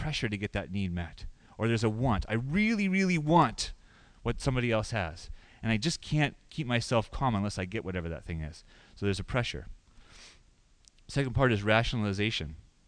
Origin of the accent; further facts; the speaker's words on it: Omaha, Nebraska, United States; At the Presbyterian church that I grew up in Omaha